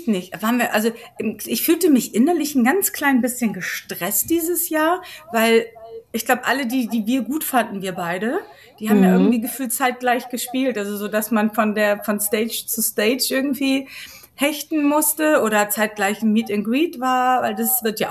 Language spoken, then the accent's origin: German; Northern Germany, Germany; Das kann ich als Norddeutsche einfach nicht.